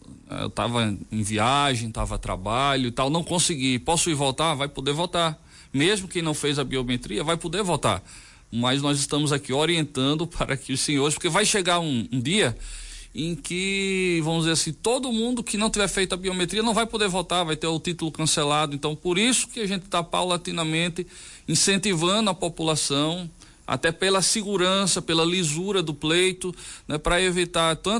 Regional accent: Natal, Rio Grande do Norte, Brazil; moved away; Eu sou de Natal, Rio Grande do Norte.

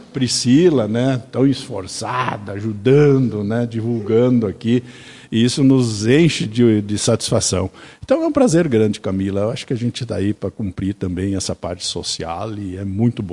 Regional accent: Nicolau Vergueiro, Rio Grande do Sul, Brazil; born there; Eu nasci em Nicolau Vergueiro, né? Morei em Vila Maria, sou mariense também, sou conterrâneo da Camila, e marauense, né? Então eu tenho três municípios aí que a gente sempre conviveu

